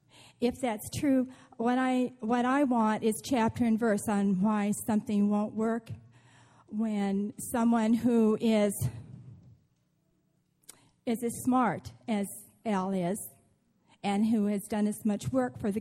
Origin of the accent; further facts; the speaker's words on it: Cuesta by the Sea, California, United States; Good evening. … from Cuesta by the Sea.